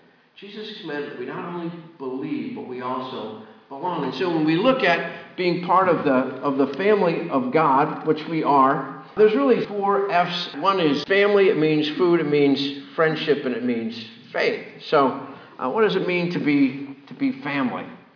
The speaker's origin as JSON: {"language": "English", "region": "Pennsylvania", "country": "United States", "tie": "born or raised there", "said": "Growing up in Pennsylvania, a few times I've been to some of the Steelers games"}